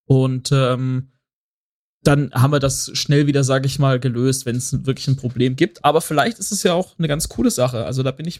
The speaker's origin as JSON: {"language": "German", "country": "Austria"}